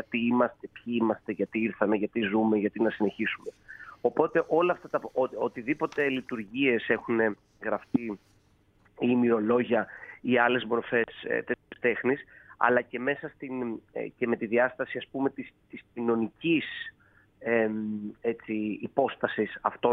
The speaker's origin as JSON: {"language": "Greek", "region": "Epirus", "country": "Greece", "said": "γιατί κατάγομαι από την Ήπειρο"}